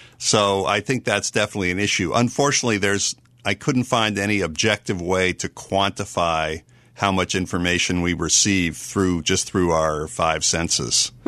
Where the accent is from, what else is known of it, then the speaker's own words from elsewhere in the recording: Boston, Massachusetts, United States; I'm from Boston. Think of the Irish-American tradition of gab.